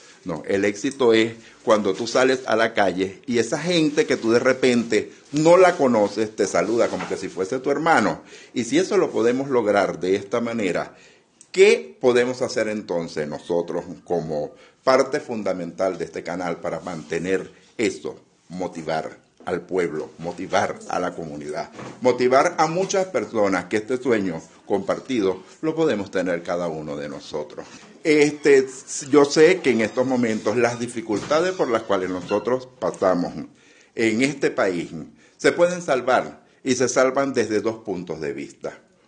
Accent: Portuguesa, Venezuela; la esencia de todos nosotros como llaneros, la esencia de nosotros como portugueseños y el vivir cotidiano que tenemos cada una de las personas aquí en Acarigua y en Araure.

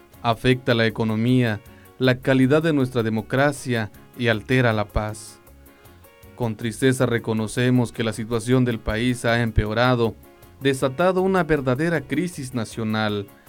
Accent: Mexico; Compartimos como mexicanos

